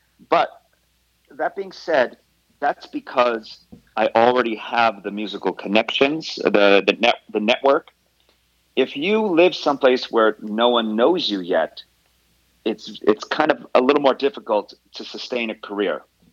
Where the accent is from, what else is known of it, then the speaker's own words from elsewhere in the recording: New Jersey, United States; now in Los Angeles, United States; I grew up in New Jersey in the United States.